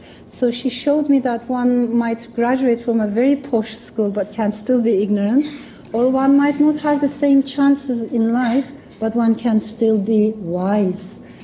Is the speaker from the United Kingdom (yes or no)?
no; Ankara, Turkey; also born or lived in Strasbourg, France; I was born in France, in Strasbourg, but I did not live in Strasbourg for a long time because my parents got separated. My father stayed in France, he got married again, and my mother brought me to Turkey, to Ankara.